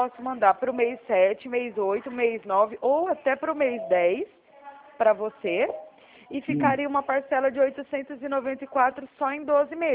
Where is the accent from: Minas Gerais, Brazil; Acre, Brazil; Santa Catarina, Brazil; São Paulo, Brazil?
São Paulo, Brazil; Araraquara; Araraquara, não, aqui